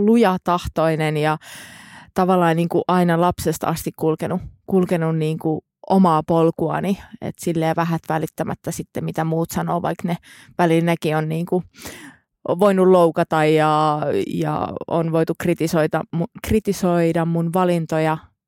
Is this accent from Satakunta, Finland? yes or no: yes; Pori, Satakunta, Finland; now in Helsinki, Finland; olen siis Porista kotoisin. Perheestä ollaan asuttu maalla. Ja mulla on 3 sisarusta ja vanhemmat. Ja sieltä sitten on ponnistanut tänne Helsingin päätyyn.